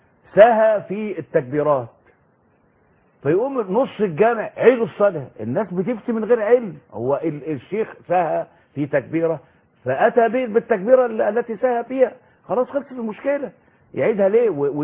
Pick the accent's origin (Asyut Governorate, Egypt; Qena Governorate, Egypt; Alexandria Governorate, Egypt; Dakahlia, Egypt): Dakahlia, Egypt; Mansoura; يعني عندنا في المنصورة وما زلت إلى الآن أرى هذا المشهد المقيت